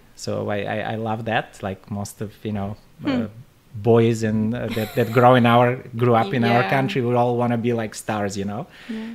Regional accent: Bulgaria; also born or lived in Washington State / California / Colorado / Wyoming; now in Maryland, United States; I moved here from Bulgaria. I've lived in all over US, which is more than a lot of people who have grown up here have done.

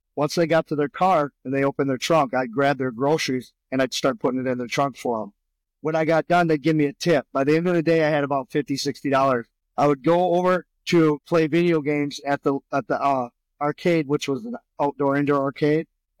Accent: Wisconsin, United States; born there; So, I was born up here in Wisconsin. My dad was in the military.

